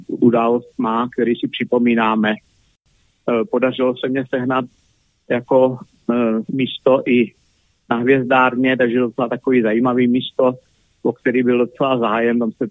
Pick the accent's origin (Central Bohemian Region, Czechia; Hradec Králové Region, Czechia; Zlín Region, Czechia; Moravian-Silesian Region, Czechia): Hradec Králové Region, Czechia; Hradec Králové; now in Brno, Czech Republic; Profesí jsem fotograf, pocházím z Hradce Králové a většinu života žiju v Brně.